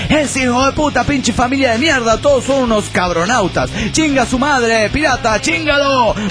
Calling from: Granville, Georgia, United States; de Granville, Georgia, Estados Unidos de Norteamérica.

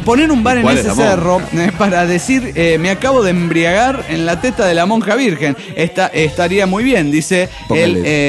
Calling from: Cuernavaca, Morelos, Mexico; de Cuernavaca, Morelos, México.

